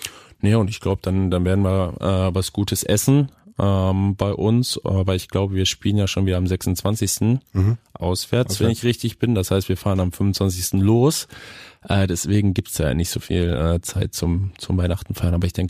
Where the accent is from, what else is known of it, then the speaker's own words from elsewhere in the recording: Germany; Ich glaube, das können wir als Deutsche auch gar nicht verstehen.